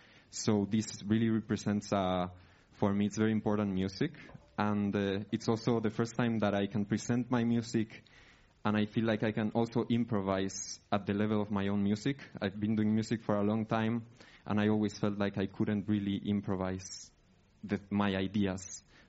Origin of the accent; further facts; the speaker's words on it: Spain; now in Madrid, Spain; I come from Spain. I grew up in a very, very small village in the mountains. And then at some point, I moved to Madrid pursuing music.